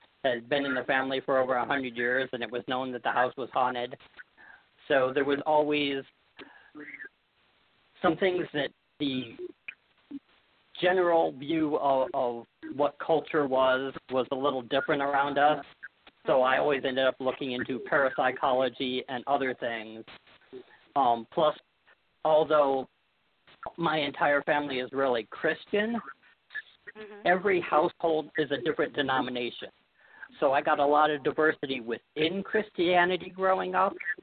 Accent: Indiana, United States; now in Morgantown, United States; I'm originally from Indiana.

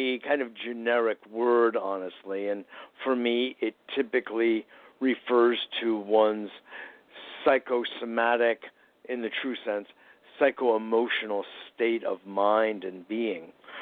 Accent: Westport, Connecticut, United States; also born or lived in Forest Hills; I'm originally from Forest Hills, although I grew up in Southern Connecticut and Westport, Connecticut

